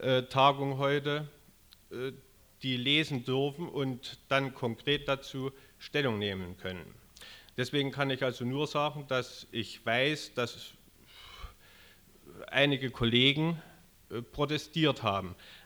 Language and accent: German; Klingenthal, Saxony, Germany; also born or lived in Plauen; bin geboren 1941 in Plauen, wohne in Siebenbrunn und habe hier im Kreis Klingenthal Schule besucht